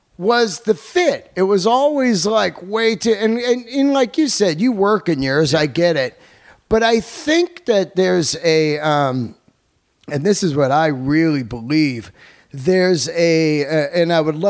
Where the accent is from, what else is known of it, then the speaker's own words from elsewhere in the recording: California, United States; I mean, growing up in the Bay Area, I had a similar jacket by Ben Davis.